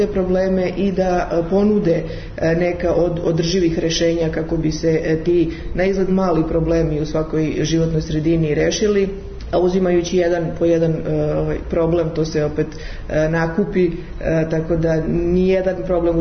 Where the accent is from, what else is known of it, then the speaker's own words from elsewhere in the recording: Serbia; se i radi i na svetskom nivou, a i mi kod nas u Srbiji radimo